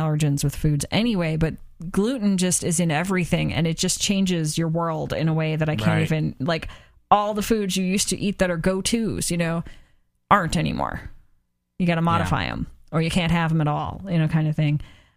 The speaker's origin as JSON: {"language": "English", "region": "Midwest", "country": "United States", "tie": "born or raised there", "said": "we grew up in the Midwest, not far from Chicago, where everything's breaded and fried"}